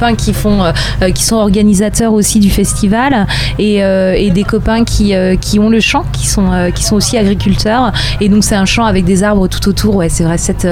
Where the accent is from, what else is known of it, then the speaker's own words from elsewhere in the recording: Rennes, Brittany, France; Moi, je suis originaire de Rennes. Du coup, j'ai ramené mes potes à la billetterie.